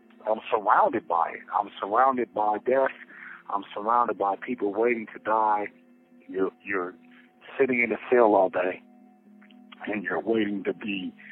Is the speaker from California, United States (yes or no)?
yes; Los Angeles, California, United States; I'm from Los Angeles, California.